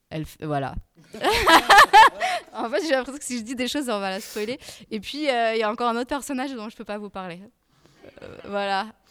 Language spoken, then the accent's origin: French; Switzerland; Enfin, moi, je suis suisse.